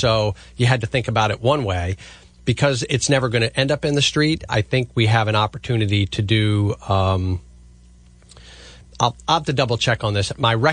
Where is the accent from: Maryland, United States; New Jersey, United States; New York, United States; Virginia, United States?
Maryland, United States; Frederick; I can remember when I was growing up in Frederick, we did not rake our leaves into the street.